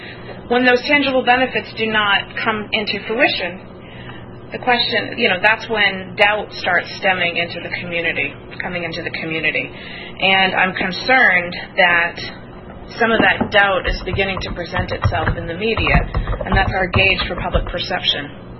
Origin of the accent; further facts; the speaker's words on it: Bryant Pond, Maine, United States; And back in my hometown in Bryant Pond, they are considering a small wind turbine farm, which is only 3 turbines